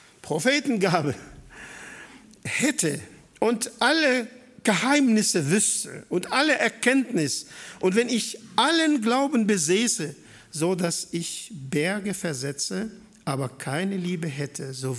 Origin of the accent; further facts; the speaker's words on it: Syria; German is a second language; now in Germany; Ich komme ursprünglich aus Syrien und wir beide leben hier als Ausländer im Schwabenland.